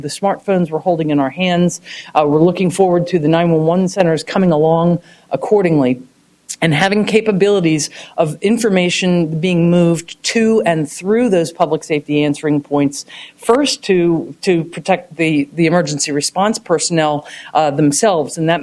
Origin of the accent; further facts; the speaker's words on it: Idaho, United States; I am from Idaho, so I'm pretty good with anything with a trigger.